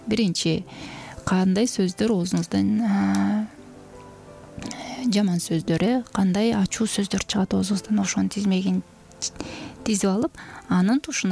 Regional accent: Issyk-Kul Region, Kyrgyzstan; мен өзүм көл жергесинде туулуп чоңойгонмун.

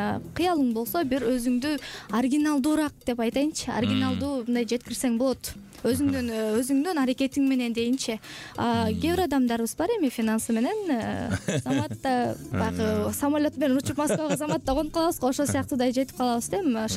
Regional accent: Cholpon, Naryn Region, Kyrgyzstan; Негизи өзүм Нарын областына караштуу Кочкой районунун Чолпон айылында төрөлүп өскөм, жана ошондой эле өзүмдүн папам ошол Кочкордон болот

